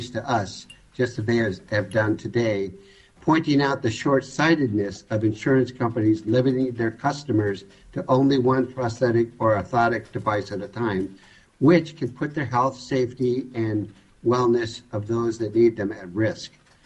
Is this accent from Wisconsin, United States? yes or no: yes; Green Bay, Wisconsin, United States; because I grew up in Green Bay, Wisconsin, and I had dreams of being a place kicker for the Green Bay Packers someday.